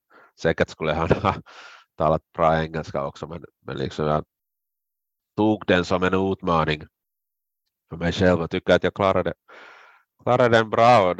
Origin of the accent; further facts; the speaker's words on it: South Karelia, Finland; first language fi; Swedish is a second language; jag är uppvuxen i södra Karelen. Jag har en helt finspråkig bakgrund, skolsvenskan som bakgrund där